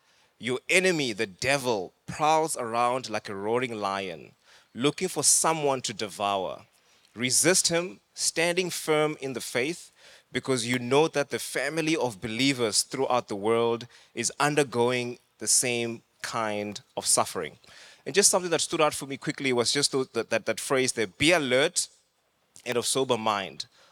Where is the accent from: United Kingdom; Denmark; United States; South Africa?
South Africa; Thohoyandou, Limpopo; born there; So I was born in Thohoyandou, means elephant head. That's where I was born. It's in Limpopo.